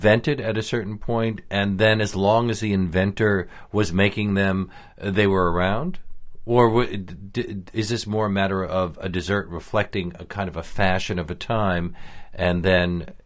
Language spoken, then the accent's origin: English; Williamsburg, United States; Now, Charlotte Russe was something that I ate when I was a kid. Growing up in Williamsburg, it was basically a piece of sponge cake with a lot of whipped cream and then a maraschino cherry on the top